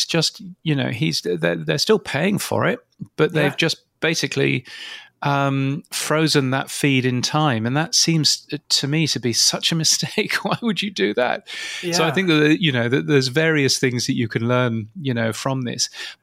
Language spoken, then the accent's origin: English; United Kingdom; moved away as an adult; now in Australia; Being a Brit, as you can tell, and moving here 5 or 6 years ago, gosh, you know, it's a different world.